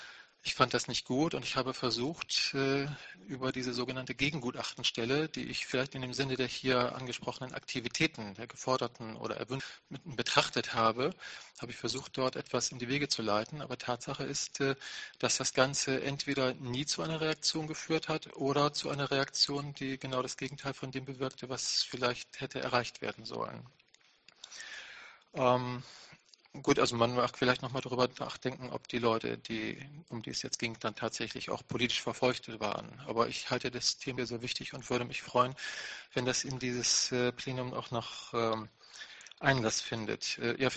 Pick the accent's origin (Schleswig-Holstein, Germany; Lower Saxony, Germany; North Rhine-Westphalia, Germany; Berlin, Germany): Lower Saxony, Germany; Oldenburg; ich komme aus Oldenburg. Einige werden jetzt gleich schmunzeln.